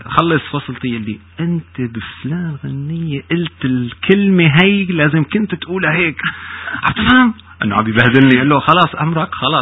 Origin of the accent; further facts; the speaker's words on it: Aleppo, Aleppo Governorate, Syria; also born or lived in Damascus; أنا انتقلت أول بسميها يمكن ميجريشن، اللي هي الهجرة المصغرة من مدينتي اللي ولدت فيها بحلب لمدينة العاصمة بسوريا اللي هي دمشق، واللي أنا حبيتها كتير وعشت فيها طبعا كمان أجمل أيام حياتي